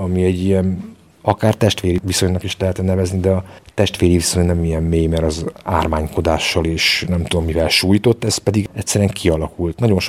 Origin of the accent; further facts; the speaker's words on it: Debrecen, Hajdú-Bihar, Hungary; hazamentünk, debreceniek vagyunk mind a hárman, hazamentem 3 év után a nővéremhez Debrecenbe